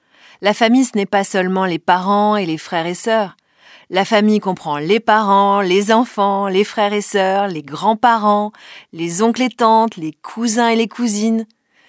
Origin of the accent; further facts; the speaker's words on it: Burkina Faso; Chez nous, au Burkina, on voit la famille tous les jours.